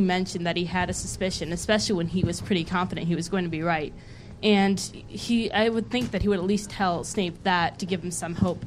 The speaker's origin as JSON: {"language": "English", "town": "Lake Forest", "country": "United States", "said": "I'm from Lake Forest, so not an oak."}